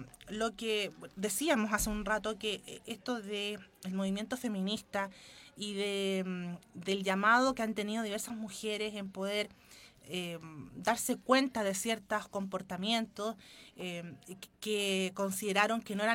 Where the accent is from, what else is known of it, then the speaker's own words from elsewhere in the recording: Chile; Transversalmente en nuestra sociedad como chilenos